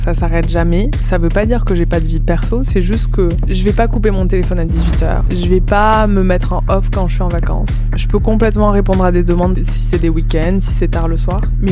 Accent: Occitanie, France; Je suis originaire du sud de la France, de l'Aveyron, entre Toulouse et Montpellier.

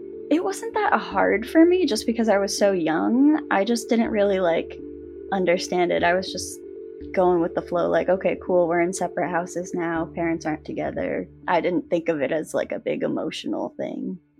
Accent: Rochester, Washington, United States; So I grew up in Rochester, Washington with them.

